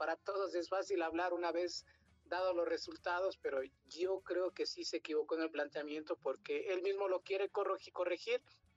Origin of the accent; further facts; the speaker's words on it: Ecuador; Quisiéramos nosotros como ecuatorianos que no se corte este proceso.